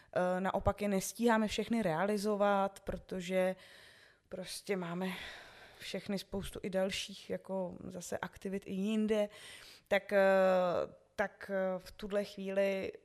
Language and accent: Czech; Rýmařov, Moravian-Silesian Region, Czechia; born there; moji rodiče žili v Olomouci, takže já sama jsem se narodila v Rýmařově.